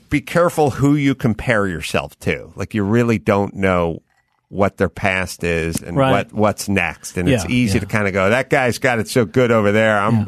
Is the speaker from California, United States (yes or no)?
yes; North Hollywood, California, United States; I grew up out here in North Hollywood